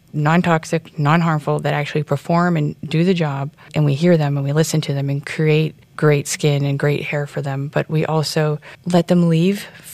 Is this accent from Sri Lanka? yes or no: no; Vancouver, British Columbia, Canada; now in Cincinnati, United States; growing up in Vancouver, Canada, in British Columbia, I've been in the industry my whole life.